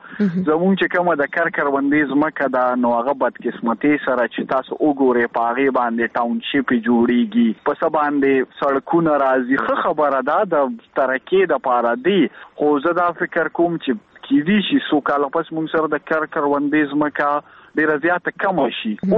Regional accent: Pakistan; moved away; زه پکې د پاکستان نه یم.

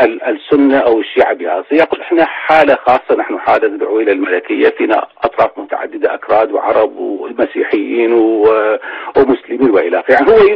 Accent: Iraq; نحن معارضة، نحن قوى عراقية

